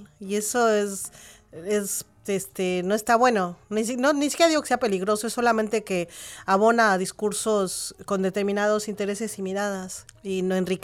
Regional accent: Mexico; now in Argentina; En mi país se supone que hay una democracia, o que había. Y en ese proceso, y los desaparecidos siguen desapareciendo todos los días en México

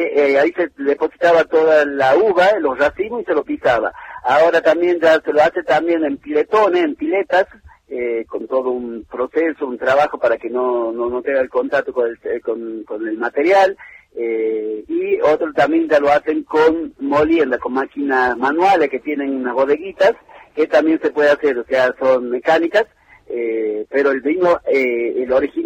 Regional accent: Amaicha del Valle, Tucumán, Argentina; los Amaichas hoy en día somos dueños del territorio

